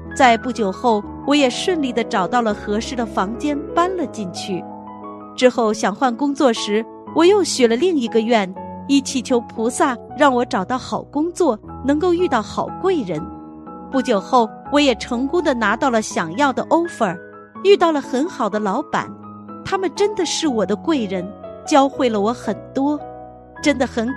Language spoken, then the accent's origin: Chinese; Johor Bahru, Johor, Malaysia; 由于地点在吉隆坡，我的家乡在柔佛新山，距离相差300多公里，